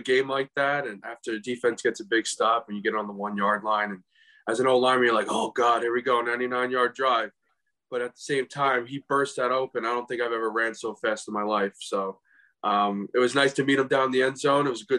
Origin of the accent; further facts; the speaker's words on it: Long Island, New York, United States; growing up on Long Island, it teaches you grit, toughness, dedication, hard work.